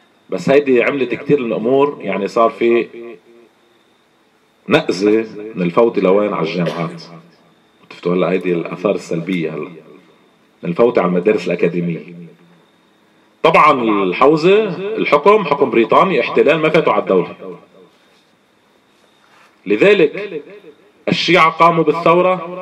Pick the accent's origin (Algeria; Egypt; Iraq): Iraq; 80,000 شهيد عندنا بالعراق ثورة هي